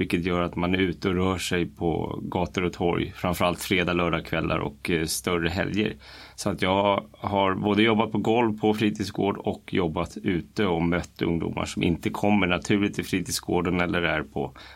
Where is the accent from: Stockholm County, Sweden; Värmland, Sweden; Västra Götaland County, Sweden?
Stockholm County, Sweden; Tyresö; är 44 år gammal, född och uppvuxen i Tyresö, flyttade härifrån 2005. Gick på Kumla skola. Eller först gick jag på Hanvikens skola och senare på Kumla skola